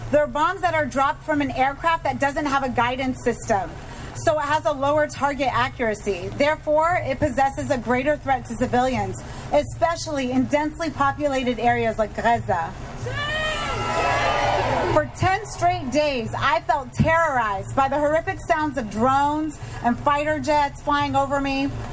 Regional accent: United States; And as a witness to these war crimes, and as an American nurse, as a taxpayer, as a mother, as a human freaking being, I am calling for a full ceasefire.

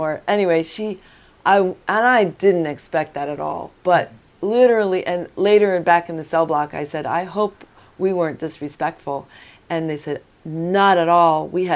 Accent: New York, United States; I am from New York State.

